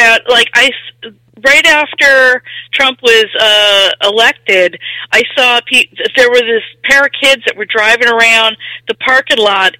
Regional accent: United States; I'm like, yeah, I am too, but I don't use the flag as a weapon.

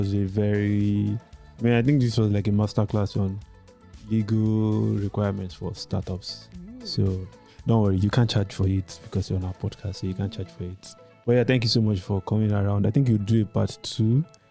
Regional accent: Nigeria; Like I'm in Nigerian and I already have one co-founder, he's Nigerian as well, and I'm expanding into, let's say, Zambia.

